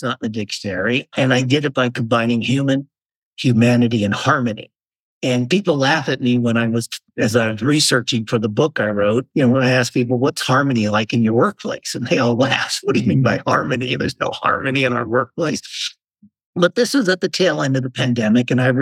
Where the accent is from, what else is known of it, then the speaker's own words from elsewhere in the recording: Las Vegas, Nevada, United States; I grew up in Las Vegas, another desert climate. I went to University of Nevada, Las Vegas.